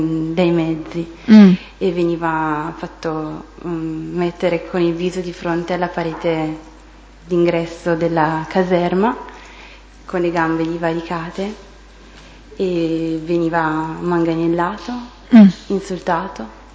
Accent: Brescia, Lombardy, Italy; born there; sono nata a Brescia il 21 ottobre 1976.

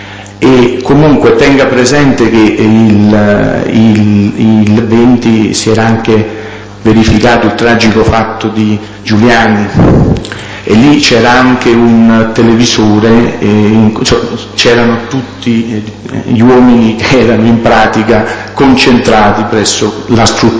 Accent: Milan, Lombardy, Italy; born there; sono nato a Milano il 18 aprile del 1964

